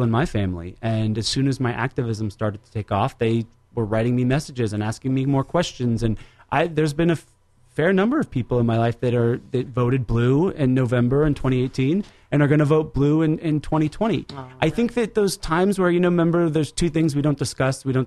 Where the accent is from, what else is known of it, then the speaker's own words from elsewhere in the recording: Seattle, Washington, United States; I grew up in Seattle, literally